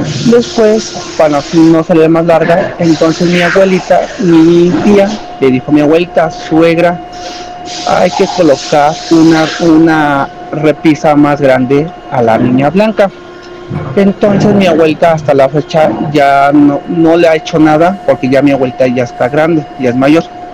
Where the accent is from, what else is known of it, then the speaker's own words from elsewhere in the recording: Tlalnepantla, State of Mexico, Mexico; soy de Tlalnepantla, Ciudad de México.